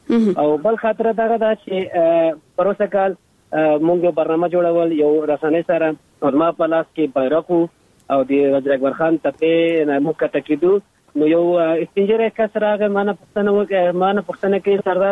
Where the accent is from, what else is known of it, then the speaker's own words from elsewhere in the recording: Afghanistan; زه د افغانستان سیک یم.